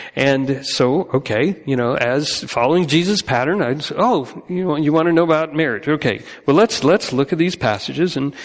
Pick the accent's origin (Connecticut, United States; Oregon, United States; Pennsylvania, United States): Connecticut, United States; also born or lived in New York; I grew up in Connecticut, primarily, upstate New York in Connecticut